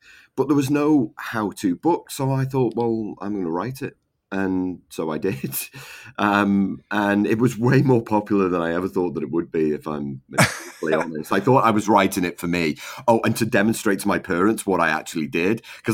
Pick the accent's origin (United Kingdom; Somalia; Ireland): United Kingdom; I'm being from Britain